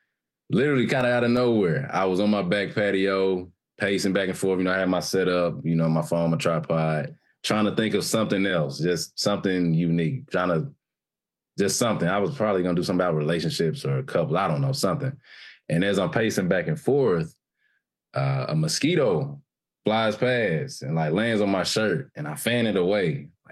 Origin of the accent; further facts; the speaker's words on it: Indianapolis, Indiana, United States; now in Georgia, United States; Born and raised in Indianapolis.